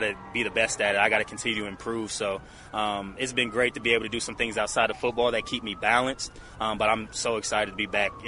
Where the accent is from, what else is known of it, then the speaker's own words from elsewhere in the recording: Indianapolis, Indiana, United States; seeing something outside of just Ashburn or my hometown, Indianapolis, going to travel.